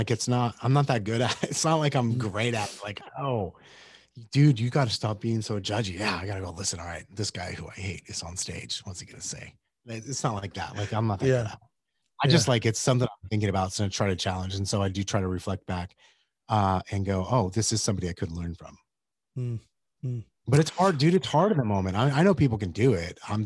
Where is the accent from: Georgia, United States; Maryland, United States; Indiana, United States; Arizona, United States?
Arizona, United States; Yuma; I grew up in Yuma, Arizona. For those of you who don't know where Yuma, Arizona, it is on the border of California, Arizona, and Mexico.